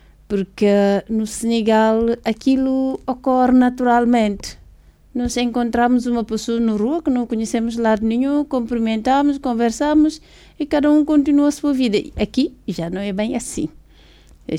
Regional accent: Portugal; É como nós, portugueses, já sabemos que a diáspora portuguesa é muito grande.

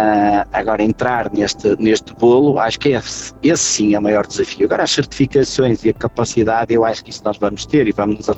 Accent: Viana do Castelo, Portugal; Eu sou de Viana do Castelo e há muitos anos

